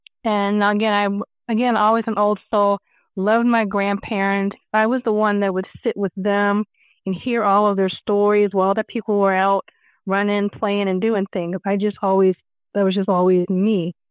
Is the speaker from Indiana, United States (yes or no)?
no; Cincinnati, Ohio, United States; also born or lived in Statesboro, Georgia; so I was born actually in Statesboro, Georgia, and lived there for a little bit. And we moved to Cincinnati, lived most of my time in Cincinnati, Ohio.